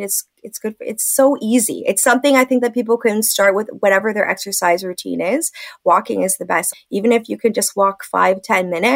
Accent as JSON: {"language": "English", "town": "Dundas", "region": "Ontario", "country": "Canada", "tie": "born or raised there", "said": "I grew up in Dundas, Ontario, near Hamilton, for people that that are not aware of that."}